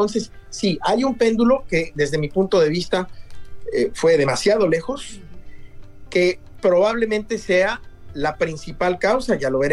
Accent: Mexico; now in United States; como mexicano lo digo, y como morenito

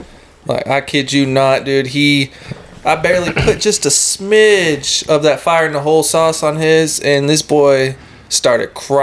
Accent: Lubbock, Texas, United States; born there; I'm born and raised, or I wouldn't say raised, but I was born in Lubbock.

